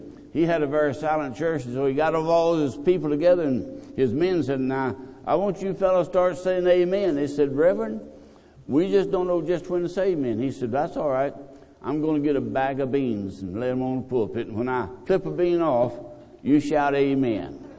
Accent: Texas, United States; born or raised there; also born or lived in New Orleans, United States

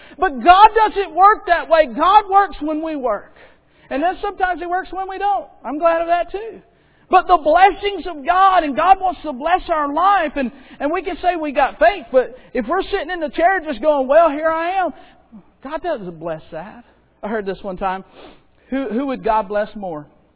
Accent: Florida, United States; born or raised there

